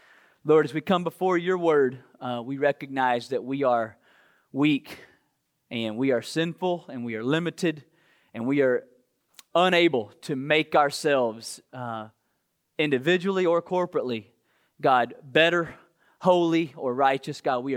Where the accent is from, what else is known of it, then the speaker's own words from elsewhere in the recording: Georgia, United States; but I'm from South Georgia where we love football.